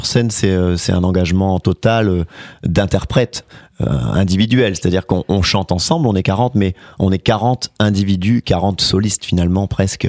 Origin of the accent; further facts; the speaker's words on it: Hauts-de-France, France; on est du Nord, donc on est un peu chauvin là-haut. En tout cas, on aime bien d'où on vient, on est ch'ti, quoi. Et on le revendique.